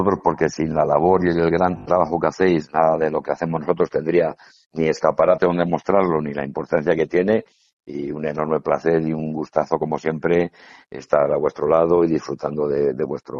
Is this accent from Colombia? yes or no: no; Extremadura, Spain; es algo que como extremeños nos gustaría el mejorar